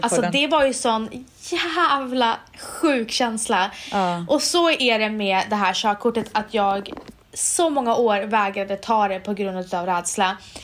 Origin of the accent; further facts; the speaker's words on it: Umeå, Västerbotten County, Sweden; now in Stockholm, Sweden; när jag kom från Umeå, jag umgicks med väldigt så här, många människor som hade bra med pengar. Jag själv hade inte alls mycket pengar. Och jag bodde långt utanför Stockholm.